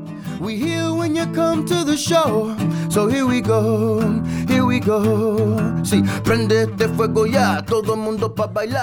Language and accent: English; California, United States; I am a Bay Area native